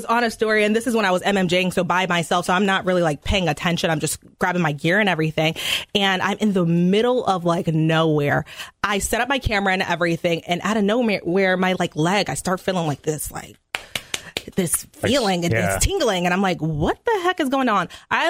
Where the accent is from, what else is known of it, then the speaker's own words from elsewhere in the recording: Connecticut, United States; I'm from Connecticut. My dad's from Louisiana, though.